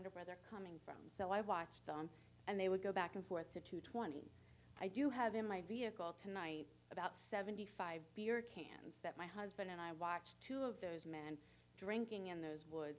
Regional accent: Pennsylvania, United States; But we came from Pennsylvania, so we were, you know, my grandfather lived in Sherwood Forest, which is the division right next to it.

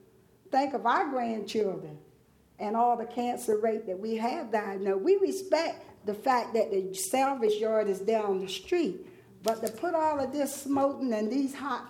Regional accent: Georgetown, United States; I grew up in Georgetown. This man is not from Georgetown. He's from Pennsylvania. I was born and raised in this town, and I love Georgetown.

